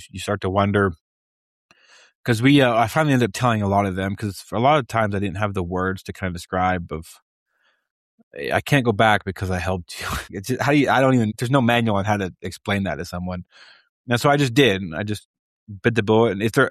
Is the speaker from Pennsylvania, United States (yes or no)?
no; Wyoming, United States; Everyone that knows me knows that I'm from Wyoming. I love Wyoming. Wyoming, I'm so passionate about it.